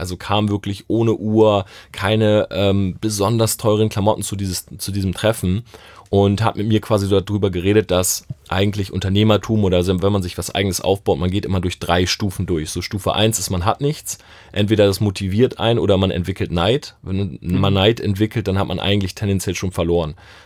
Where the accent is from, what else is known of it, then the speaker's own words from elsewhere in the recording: Delmenhorst, Lower Saxony, Germany; ich komme ursprünglich aus Delmenhorst.